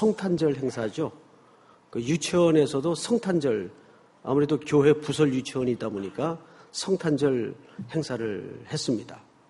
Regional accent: Daegu, South Korea; 제 어릴 때 기억이래야 그 대구에서 어린 시절을 보냈기 때문에 그때 기억이 단편적으로 남아있습니다.

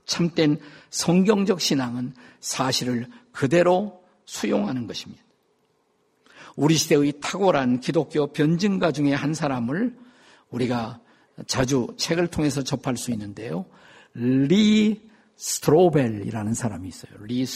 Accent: South Korea; 마치 여러분과 저는 한국 사람인데 한국 사람인 우리가

